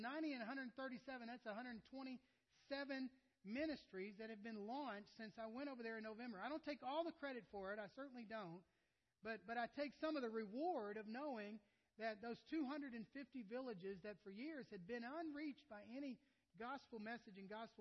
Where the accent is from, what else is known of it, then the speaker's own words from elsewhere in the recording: New Orleans, Louisiana, United States; also born or lived in Houston; I said I was born in Houston, but I moved to New Orleans in sixth grade, and I haven't been out of South Louisiana since.